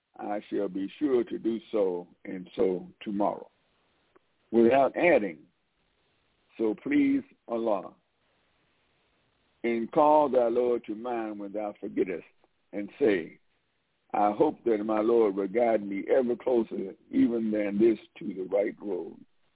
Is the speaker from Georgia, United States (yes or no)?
yes; Atlanta, Georgia, United States; School in Atlanta, Georgia. Located at that time on Cortland Street. I can remember growing up and being taught American history